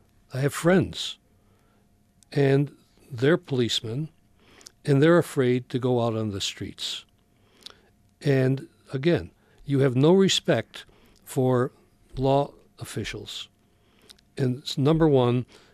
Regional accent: Rochester, New York, United States; Well, I grew up in Rochester, and where I lived, I wouldn't go down there in an armored car, right?

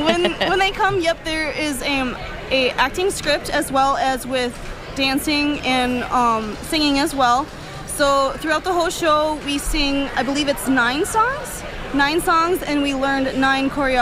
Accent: Minnesota, United States; And then I'm from Benton County, so St. Cloud area.

